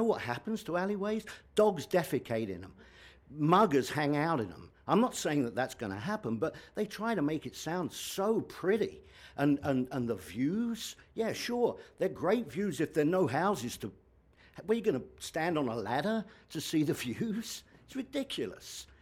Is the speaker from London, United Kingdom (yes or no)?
yes; London, United Kingdom; I grew up in the East End of London, and we had alleyways there.